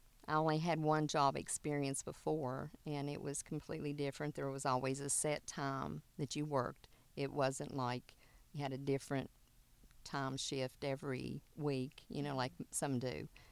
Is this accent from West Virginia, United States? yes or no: yes; Coleridge, West Virginia, United States; I'm from Coleridge, West Virginia, right out of Beckley. And I was born in October in 1955.